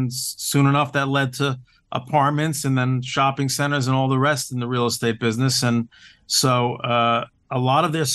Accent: New Jersey, United States; realize where they grew up was not too different from where I grew up in New Jersey.

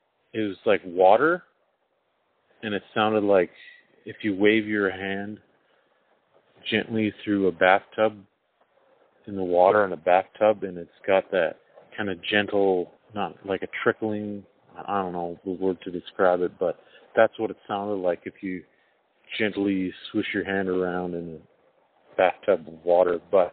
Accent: Alberta, Canada; I'm from Alberta, Canada.

